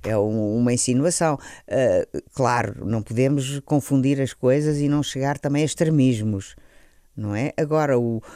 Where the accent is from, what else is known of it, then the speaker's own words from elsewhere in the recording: Lisbon, Portugal; eu sempre adorei esta cidade, eu sou lisboeta, sou alfacinha, e sempre adorei a minha cidade.